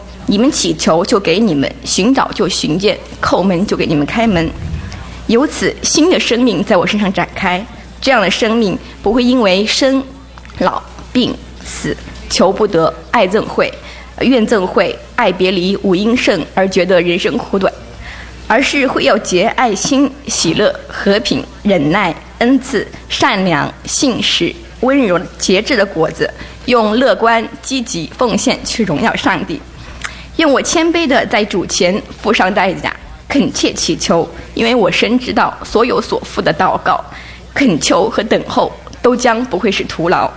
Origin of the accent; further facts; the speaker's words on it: Hunan, China; born there; 我出生在湖南省一个传统的家庭里面，在我家老房子的顶层，有一个房间是专门用来供奉观音和财神的